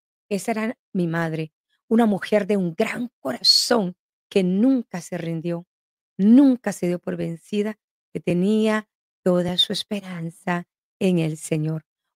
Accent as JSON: {"language": "Spanish", "country": "Guatemala", "tie": "born there", "said": "Sabes, yo soy guatemalteca, nací un 19 de septiembre de 1974 en Guatemala."}